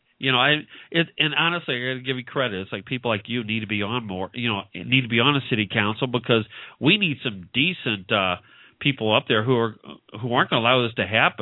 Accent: St. Louis, Missouri, United States; I grew up in St. Louis. The city was pretty liberal, but if you went out in some of the suburbs, it was very conservative.

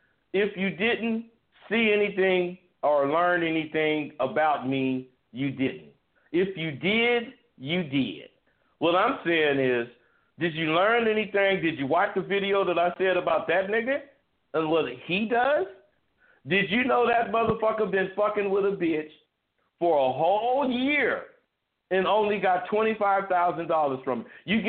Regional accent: California, United States; My hometown, Solano

